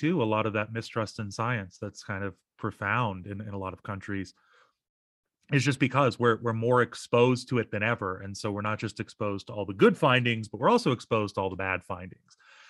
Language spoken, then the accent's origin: English; Louisiana, United States; So I'm originally from Louisiana, a southern state with a long history of corrupt government.